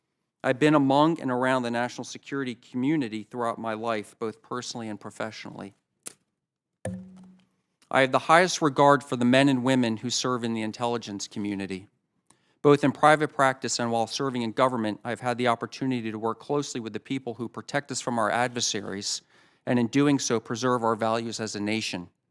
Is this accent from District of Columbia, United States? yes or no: yes; Washington, District of Columbia, United States; By way of background, I grew up in the Washington, D.C. area